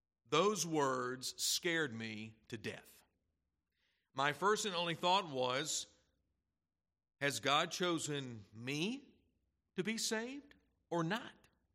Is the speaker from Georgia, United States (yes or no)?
yes; Snellville, Georgia, United States; in my hometown of Snellville, Georgia, which is just 39 minutes east of Atlanta.